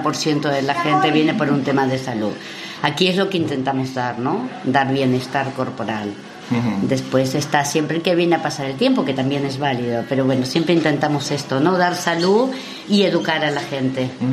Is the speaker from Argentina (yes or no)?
yes; Buenos Aires, Argentina; moved away; Sí, bueno, yo soy de Buenos Aires y ya tenía trabajo allí